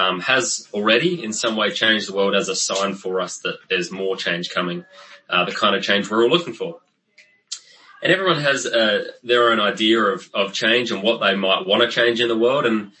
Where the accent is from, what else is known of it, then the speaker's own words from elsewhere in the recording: Australia; now in Seattle, United States; Yes, I am from Australia, though I live in Seattle now. I married a Seattle girl. So I live in Seattle now